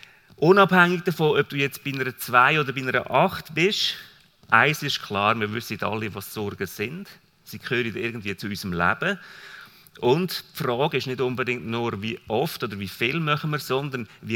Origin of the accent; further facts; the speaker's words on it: Lucerne, Switzerland; accent: Lucerne dialect; Dann fahre ich weiter mit meinem Luzerner Dialekt.